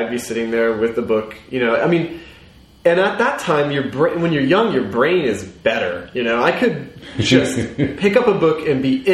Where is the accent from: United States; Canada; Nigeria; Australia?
United States; Bible Belt; I grew up in I grew up in the Bible Belt, and there was a lot of proselytizing all the time.